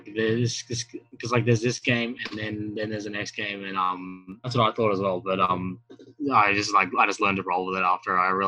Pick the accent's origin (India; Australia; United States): Australia; Like as an Australian